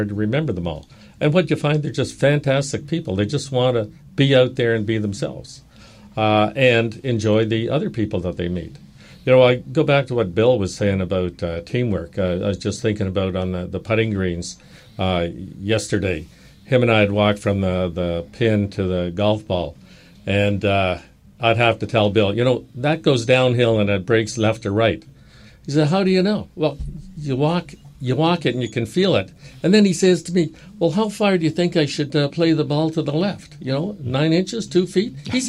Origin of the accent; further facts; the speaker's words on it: Toronto, Ontario, Canada; We come from the Toronto area